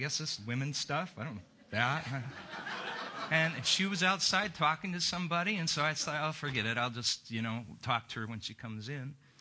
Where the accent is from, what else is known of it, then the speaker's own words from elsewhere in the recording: Oregon, United States; I was still at the church I grew up in Southern Oregon, the Adventist church. I was born and raised a Seventh-day Adventist.